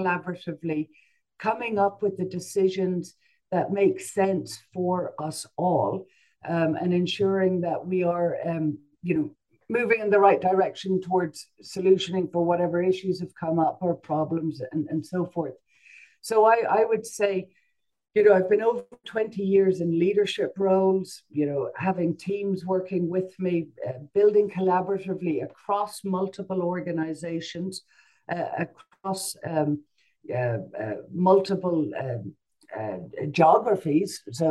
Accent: Ireland; moved away; After I immigrated over from Ireland, I came into this ward.

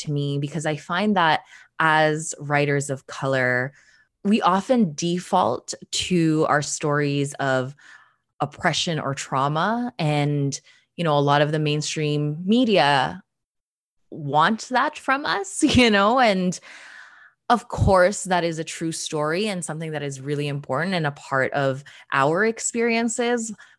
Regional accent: Canada; but as a Filipina Canadian, there's still so many questions about identity that I'm considering or that I find myself mulling over a lot.

